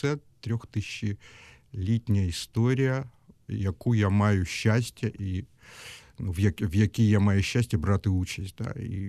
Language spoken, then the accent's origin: Ukrainian; Kyiv, Ukraine; я пішов як українець, як єврей, як киянин, як чоловік.